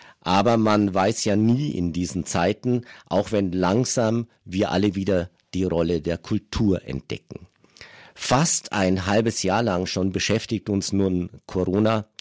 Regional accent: Bad Griesbach im Rottal, Bavaria, Germany; Bad Griesbach im Rottal ist meine Heimat. Der Schäffler-Tanz gehört zu prägenden Ereignissen meiner Kindheit dort.

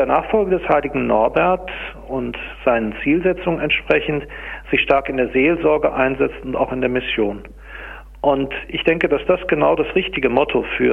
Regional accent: Duisburg, North Rhine-Westphalia, Germany; hier in meiner Heimat in Hamborn

